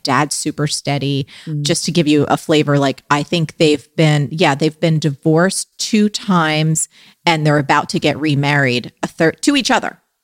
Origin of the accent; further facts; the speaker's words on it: New Jersey, United States; So as a kid, I grew up in New Jersey. We had plastic covered couches because that's what you do when you don't want any stuff spilled on your couch